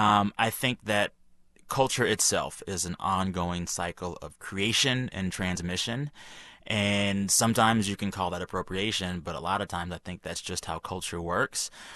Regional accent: Texas, United States; Yeah, I mean, so I'm Black and I'm Texan and I'm Southern, I guess, as well.

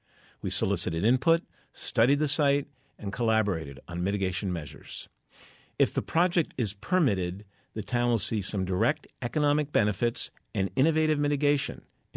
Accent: Panton, Vermont, United States; a sublime stretch of cropland adjacent to Dead Creek in my hometown of Panton.

